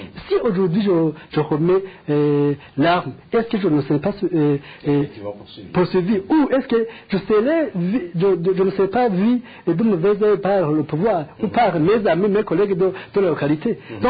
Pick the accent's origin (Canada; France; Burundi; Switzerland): Burundi; ici chez nous au Burundi